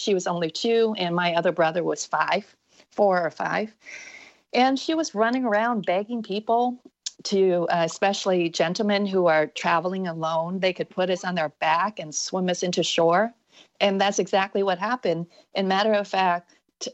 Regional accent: Canada; now in California, United States; I'm Canadian, by the way, still. But California has been my home since 1985.

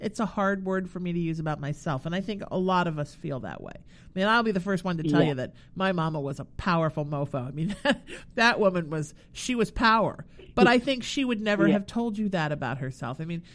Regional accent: Northeast, United States; I'm also a Northeasterner, and we're not taught to be boasters. You know, you're a New Englander, too.

